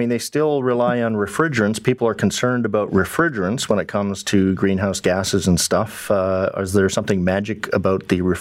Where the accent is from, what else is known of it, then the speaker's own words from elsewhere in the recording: British Columbia, Canada; Really? Because, you know, I grew up in British Columbia